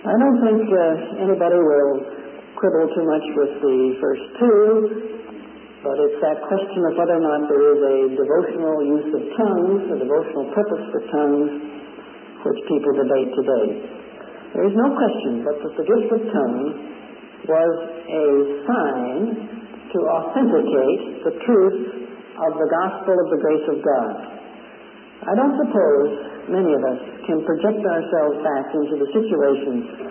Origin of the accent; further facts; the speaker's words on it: Missouri, United States; born there; I'd say, "Look, friend, I was born in Missouri." And I was.